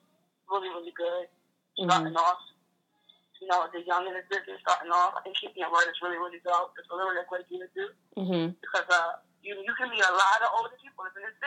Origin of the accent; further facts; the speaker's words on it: Bronx, New York, United States; So I grew up in the Bronx, right? I grew up in the neighborhoods of people that didn't want to see you win.